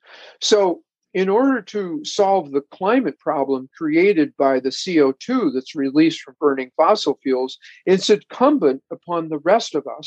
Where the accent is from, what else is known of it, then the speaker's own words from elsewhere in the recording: Illinois, United States; also born or lived in Iowa; I was born in Iowa from parents who grew up on farms in Kansas, and I grew up in rural Illinois. So I feel like I have a Midwestern perspective, though I've spent the overwhelming majority of my life living in East Coast cities, right?